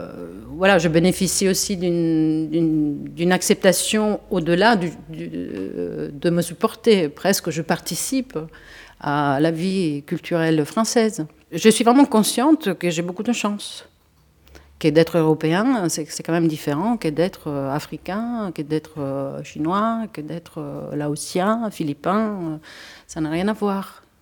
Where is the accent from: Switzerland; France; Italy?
Italy; moved away as an adult; Et puis moi, je dis, je suis italienne